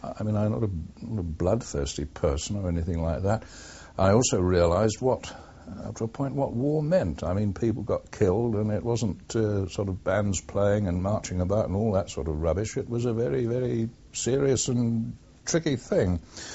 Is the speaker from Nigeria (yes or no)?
no; Croydon, London, United Kingdom; also born or lived in Norfolk; the 28th of August 1912, which makes me nearly 65 this year. I was brought up and educated in Croydon